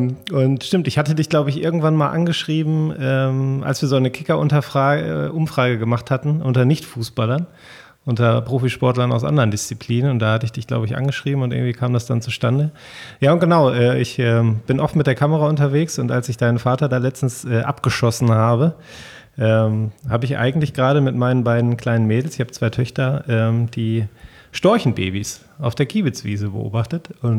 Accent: Essen, North Rhine-Westphalia, Germany; now in Fröndenberg, Germany; ich komme ja gebürtig aus Essen eigentlich, bin dann durch meine Frau dann letztlich nach Fröndenberg gezogen

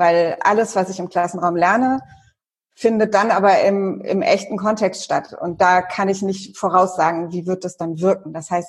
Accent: Heidelberg, Baden-Württemberg, Germany; ich erinnere mich an ein paar interessante Situationen am Neckar in Heidelberg, wo ich aufgewachsen bin, wo man schön gerade fahren kann.

